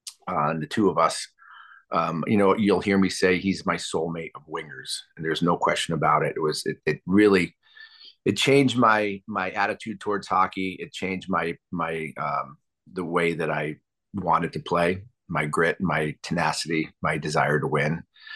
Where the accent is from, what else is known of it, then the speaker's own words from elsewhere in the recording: East Coast, United States; And growing up on the East Coast was really fortunate for me.